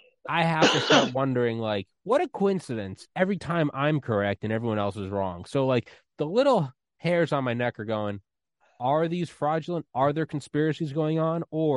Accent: New England, United States; Yeah, I'm from New England. I don't give a shit about sports

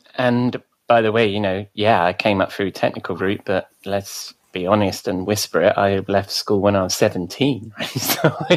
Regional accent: England, United Kingdom; But I must complain about the weather, being English

